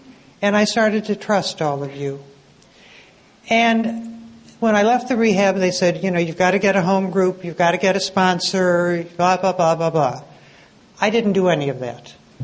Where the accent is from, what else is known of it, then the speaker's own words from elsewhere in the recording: New York, United States; I grew up in New York where we would have the dinner before the meeting in a coffee shop.